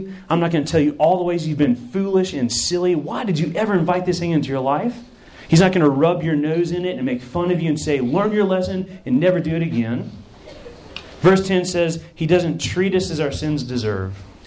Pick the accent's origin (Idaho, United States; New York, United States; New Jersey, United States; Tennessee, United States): Tennessee, United States; Chattanooga; Well, in my hometown, Chattanooga, Tennessee, had a bad problem with kudzu. In fact, above the school I went to in Macaulay, there was this thing called Missionary Ridge